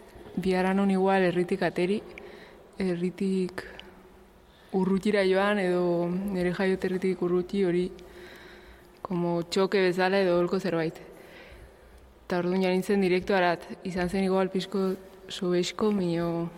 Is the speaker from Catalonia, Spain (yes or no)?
no; Lesaka, Navarre, Spain; moved away as an adult; Bai, hemen sortu naiz eta hemen irautzi nahi nun.